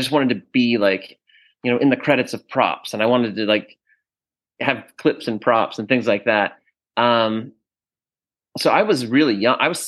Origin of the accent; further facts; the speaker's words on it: Raleigh, North Carolina, United States; So Steve was in Raleigh, North Carolina, my hometown, for a race